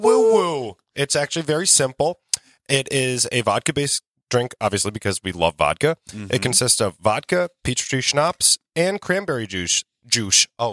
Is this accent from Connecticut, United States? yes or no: yes; Connecticut, United States; I'm from Connecticut. I don't know.